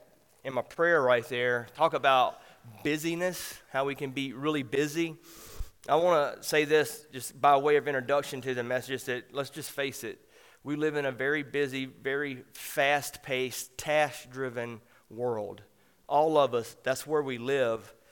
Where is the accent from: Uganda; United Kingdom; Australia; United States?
United States; Walker, Louisiana; I'm born and raised in Walker, so I'm a parish boy. That should get me points. And I'm a Southern Baptist